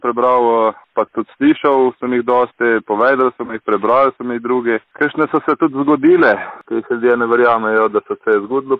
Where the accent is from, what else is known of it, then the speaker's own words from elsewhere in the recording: Littoral–Inner Carniola, Slovenia; Tam, kjer smo iz Loške doline, tam še zmeraj, jaz pravim, da tam so še zmeraj pravljice doma